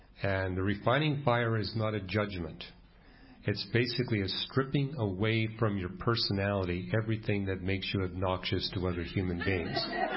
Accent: British Columbia, Canada; where I grew up in British Columbia, the Vancouver airport, there is no place on Sea Island that's more than 2 feet above sea level.

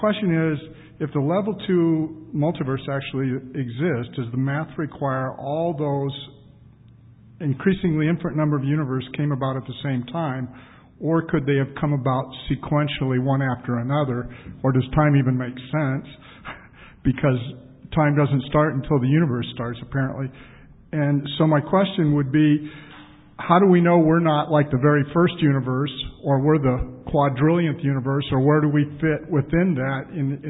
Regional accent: Midwest, United States; I'm from the Midwest where they have all that nature, so from

